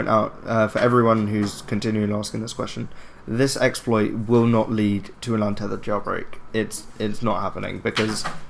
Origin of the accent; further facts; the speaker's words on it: United Kingdom; I'm British.